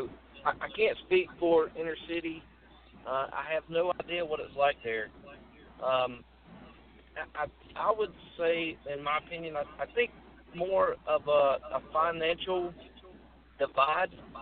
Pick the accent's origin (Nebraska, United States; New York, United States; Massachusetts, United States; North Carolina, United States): North Carolina, United States; Lincolnton; I'm from Lincolnton, North Carolina. Grew up in a small town. I live in a small town now.